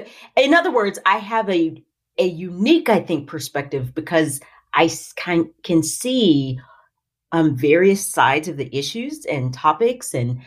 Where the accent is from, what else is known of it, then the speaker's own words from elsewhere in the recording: Tennessee, United States; So I grew up in Tennessee, which is maybe important. I grew up in East Tennessee, but now I live in the Nashville area, which is a blast.